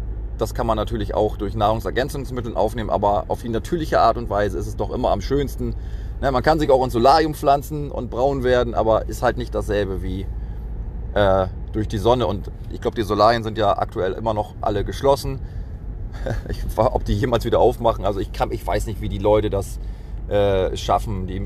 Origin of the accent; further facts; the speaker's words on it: Northern Germany, Germany; accent: North German; so würde sich das anhören, wenn ich meinen norddeutschen Dialekt auch hier in den Podcast mit einbringen würde.